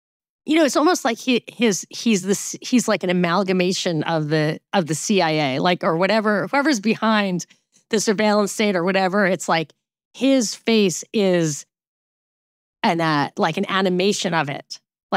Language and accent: English; New York, United States; Maybe because I grew up in New York and they blocked the sidewalk.